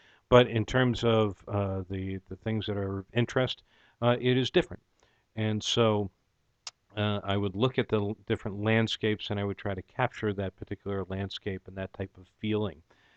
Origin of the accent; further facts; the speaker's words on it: Massachusetts, United States; also born or lived in Chicago / Atlanta; Was born and raised in Massachusetts. Then for nearly 10 years of my time, I lived in Chicago.